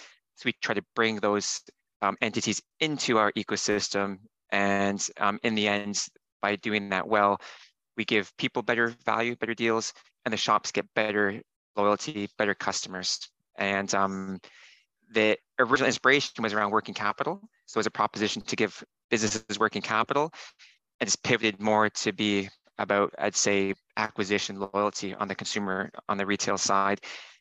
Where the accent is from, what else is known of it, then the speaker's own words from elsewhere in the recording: Canada; moved away as an adult; now in United Kingdom; I'm from Canada. I moved to the UK about 15 years ago